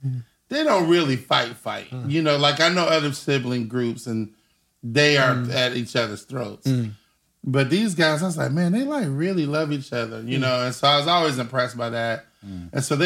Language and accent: English; Cincinnati, Ohio, United States; now in Nashville, United States; I'm originally from Cincinnati, born and raised in Cincinnati. Went to the University of Cincinnati.